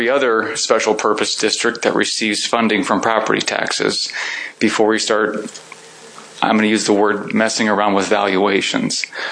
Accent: Sioux Falls, South Dakota, United States; I'm a lawyer from Sioux Falls.

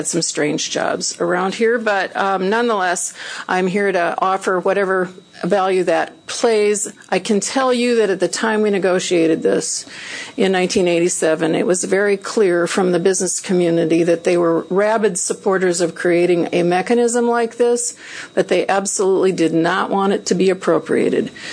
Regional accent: Aberdeen, South Dakota, United States; I'm a lawyer from Aberdeen and registered lobbyist

